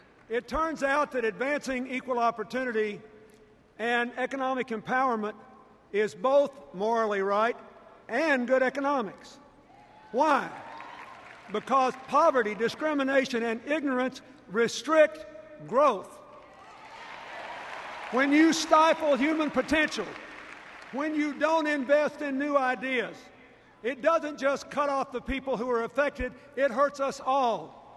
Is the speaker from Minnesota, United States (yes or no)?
no; Arkansas, United States; born or raised there